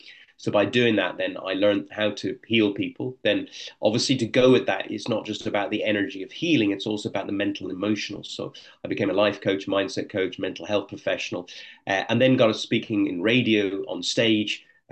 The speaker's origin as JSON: {"language": "English", "country": "Ireland", "said": "I actually came over to Ireland because I'm Irish originally, but my parents were living back in Ireland."}